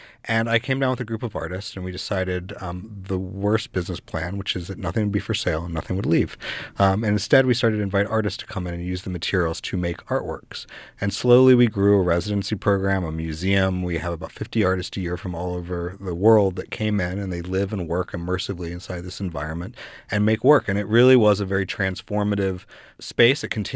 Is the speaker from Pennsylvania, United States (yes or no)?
no; Atlanta, Georgia, United States; So, well, I grew up in Atlanta, and I went to school in Philadelphia